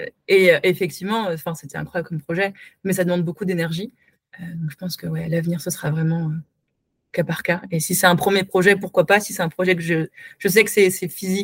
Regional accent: Dijon, Bourgogne-Franche-Comté, France; parce que je viens de Dijon

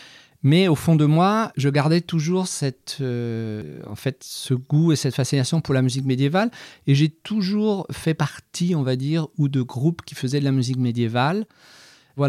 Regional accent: Brittany, France; moved away; J'étais breton, hein, je viens de Bretagne.

